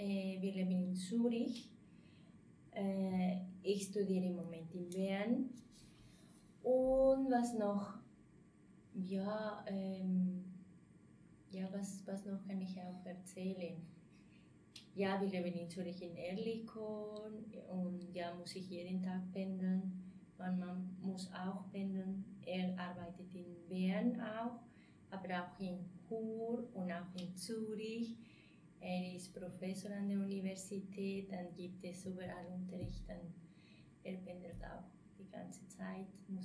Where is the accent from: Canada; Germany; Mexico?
Mexico; German is a second language; now in Switzerland; ich bin geboren in Mexiko, ich bin Mexikanerin. Ich bin hier in der Schweiz angekommen vor etwa 8 Jahren, das war in der 2012. Ich bin verheiratet mit einem Schweizer